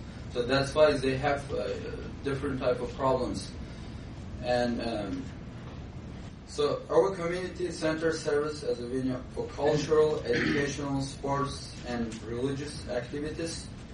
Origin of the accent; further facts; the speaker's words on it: Uzbekistan; now in United States; because when you say I'm from Uzbekistan, say, oh, nice to meet you, you are from Pakistan.